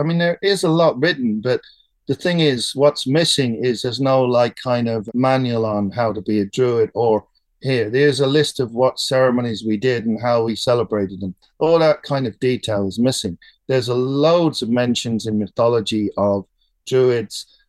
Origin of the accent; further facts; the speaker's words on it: Scotland, United Kingdom; now in Ireland; Well, I know I'm from Scotland actually originally